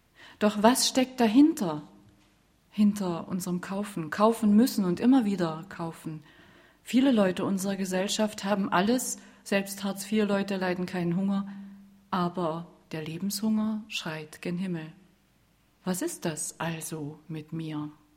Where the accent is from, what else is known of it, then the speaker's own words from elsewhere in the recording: East Germany, Germany; Ich bin ja ein waschechter Ossi.